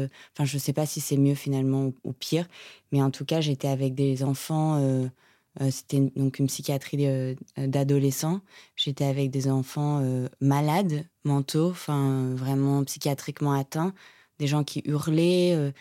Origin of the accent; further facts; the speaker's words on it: Monaco; Et moi qui arrive avec... je viens de Monaco